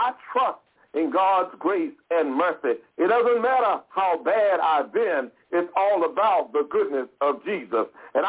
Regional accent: United States; I, as an American, look and see the test scores from across the world. When I was growing up, they told me we were the greatest nation in the world.

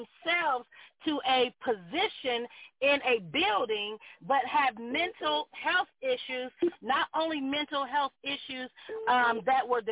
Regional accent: Columbus, Ohio, United States; From the very time I was born to me growing up in Columbus, Ohio, in church, my whole entire childhood, to my early adulthood

